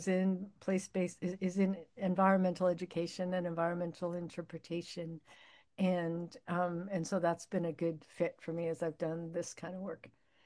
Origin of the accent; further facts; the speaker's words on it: St. Johnsbury, Vermont, United States; born there; So I was born in St. Johnsbury, Vermont. I'm a sixth generation Vermonter, and have most lived most of my life here, although I've also sort of worked in every New England state.